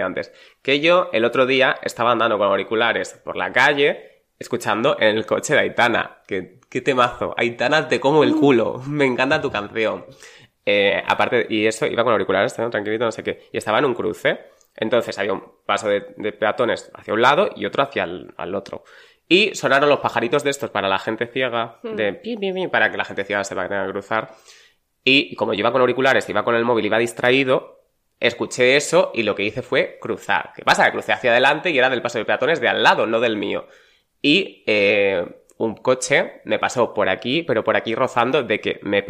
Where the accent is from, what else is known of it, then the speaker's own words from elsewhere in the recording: Extremadura, Spain; yo soy de Extremadura